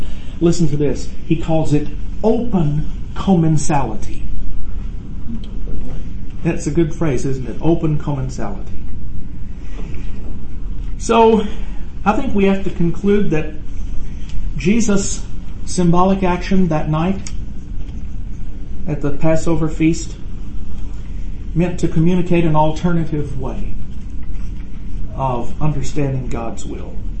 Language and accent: English; the South, United States; The denomination in which Gary and I grew up down in the South